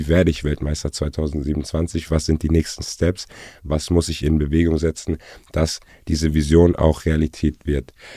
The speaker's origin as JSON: {"language": "German", "town": "Heidelberg", "region": "Baden-Württemberg", "country": "Germany", "tie": "born or raised there", "said": "weil ich selbst aus Heidelberg komme, geboren, aufgewachsen in Heidelberg, eine kleine, aber schöne Stadt, also für mich die schönste Stadt Deutschlands, und die hat sehr viel Touch und Energie."}